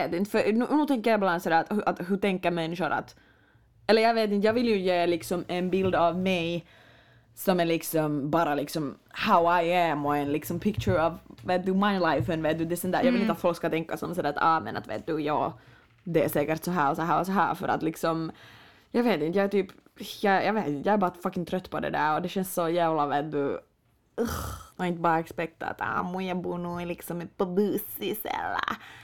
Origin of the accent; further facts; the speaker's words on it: Finland; Ja, och varför man på vissa planer så där som finlandssvensk, kanske typ anti-Finland, vet du?